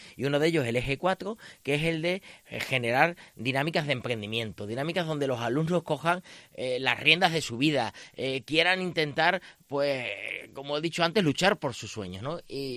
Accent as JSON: {"language": "Spanish", "region": "Extremadura", "country": "Spain", "said": "No podemos llegar porque somos extremeños, claro, a ningún lado."}